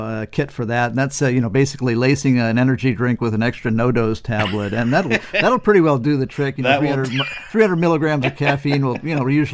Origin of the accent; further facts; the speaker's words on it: Wisconsin, United States; I grew up in Wisconsin, so I'm trying to bring it all together into this kind of conference experience